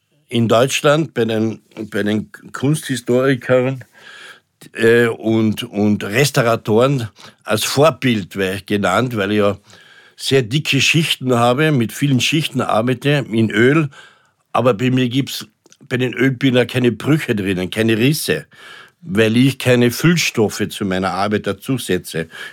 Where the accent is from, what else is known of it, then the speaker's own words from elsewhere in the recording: Carinthia, Austria; wenn wir nach Kärnten gehen, ich bin ja Kärntner